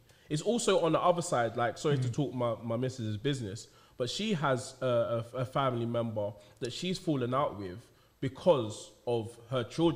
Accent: London, United Kingdom; with being black, especially in London, is like, it's unfortunate, but growing up in certain areas, like I grew up on the Isle of Dogs.

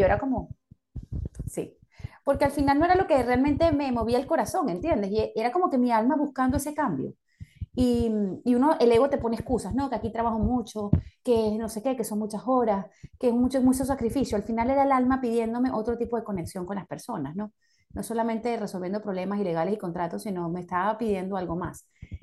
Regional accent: Venezuela; also born or lived in United Kingdom; Claro, yo nací en Venezuela, mis primeros años de vida fueron en Inglaterra, se tenía un poquito del orden inglés. Me acuerdo cuando llegué a Venezuela, después de 5 años en Inglaterra

